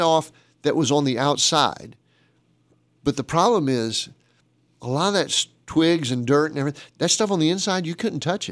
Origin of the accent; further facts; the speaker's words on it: Massachusetts, United States; But I was raised in Massachusetts, and we made snowmen.